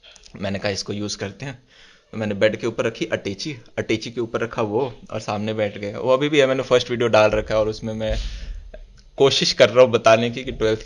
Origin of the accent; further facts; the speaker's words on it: Delhi, India; मैं भी जैसे दिल्ली का ही हूँ, एनसीआर का ही अपने आप को कहूँगा